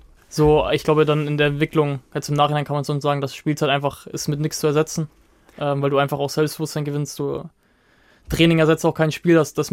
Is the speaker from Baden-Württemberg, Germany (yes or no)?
yes; Stuttgart, Baden-Württemberg, Germany; als Stuttgarter, wenn du von klein auf dort anwächst